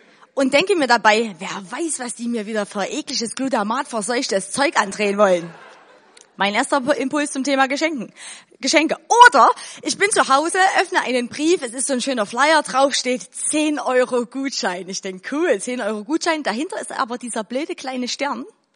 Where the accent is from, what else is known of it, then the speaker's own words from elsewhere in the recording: Chemnitz, Saxony, Germany; ich habe immer schon ganz bewusst gesagt, ich komme aus Deutschland. Und dann haben die Leute immer schon gefragt, aus welcher Stadt kommst du denn? Und dann habe ich gesagt, Chemnitz.